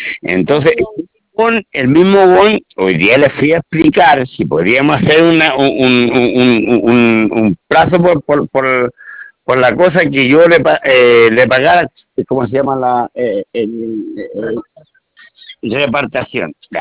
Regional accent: Melipilla, Santiago Metropolitan Region, Chile; yo soy de Melipilla

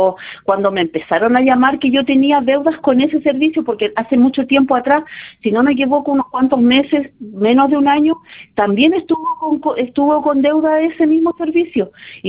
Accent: Calbuco, Los Lagos, Chile; porque ahora yo soy de Calbuco y no puedo ir a Puerto Montt

